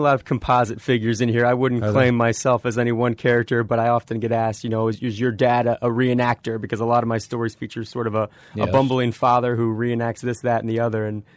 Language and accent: English; Fort Wayne, Indiana, United States; there's a small neighborhood in Fort Wayne, Indiana, which is my hometown.